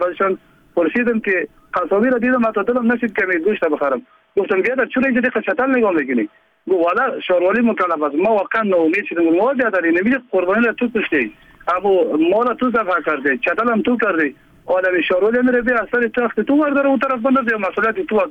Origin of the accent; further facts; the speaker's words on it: Badakhshan, Afghanistan; ما از بدخشان هستیم.